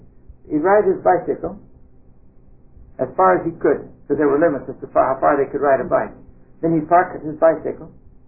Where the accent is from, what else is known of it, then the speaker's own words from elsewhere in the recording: California, United States; also born or lived in Minnesota; Oh, no, I was born in Minnesota. I grew up in California.